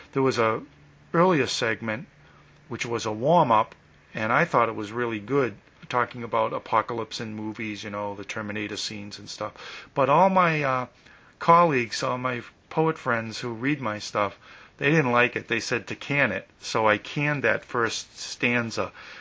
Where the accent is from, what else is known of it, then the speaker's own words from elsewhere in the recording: Plymouth, Massachusetts, United States; I grew up in Plymouth, Massachusetts, and I grew up on the water.